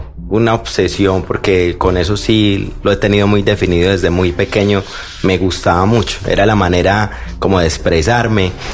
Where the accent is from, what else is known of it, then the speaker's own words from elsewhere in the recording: Santa Bárbara, Antioquia, Colombia; yo soy de Santa Bárbara, Antioquia, es un pueblo cerca